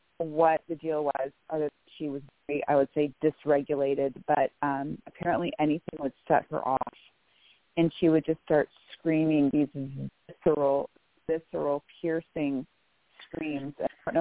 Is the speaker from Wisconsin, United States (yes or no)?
no; Menlo Park, California, United States; I was born in Menlo Park, California, originally from the Bay Area.